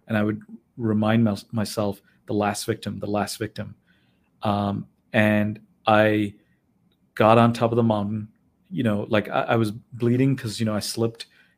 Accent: Chicago, Illinois, United States; I thought I was from Chicago and I was like, hey, I got this.

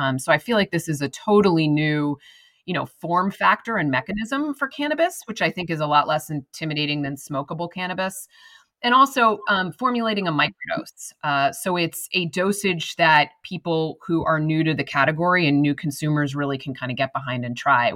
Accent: New York, United States; I know you're a New Yorker. I'm a New Yorker. I'm an East Coaster at heart.

